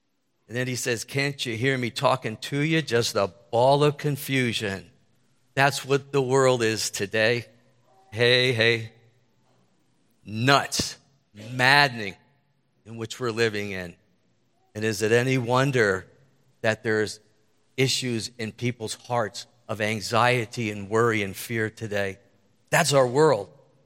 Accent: Allentown, Pennsylvania, United States; In the 1970s, growing up in Allentown, I was big into Motown, loved Motown music.

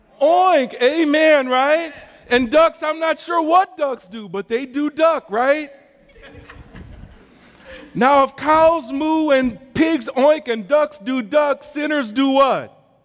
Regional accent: Milwaukee, Wisconsin, United States; I was born and reared in God's country, Wisconsin. Any Wisconsinites here? From Milwaukee, north of Chicago.

